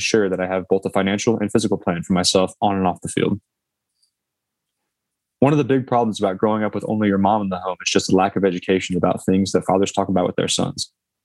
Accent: Fort Wayne, Indiana, United States; moved away; inside of a gas station in my hometown of Fort Wayne, Indiana.

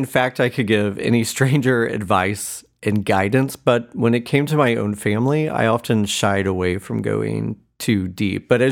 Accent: Cowan, Indiana, United States; we left my hometown of Cowan, Indiana.

